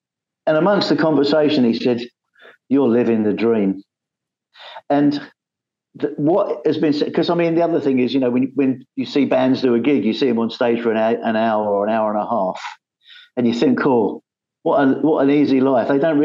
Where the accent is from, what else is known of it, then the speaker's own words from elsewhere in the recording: London, United Kingdom; now in England; I live out of London now, although I was born and brought up in London.